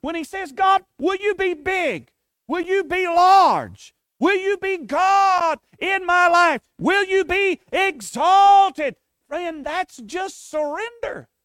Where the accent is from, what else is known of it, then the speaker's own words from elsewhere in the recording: Tennessee, United States; I grew up in East Tennessee, and our little area, just coming out of Alabama there, was prone for tornadoes.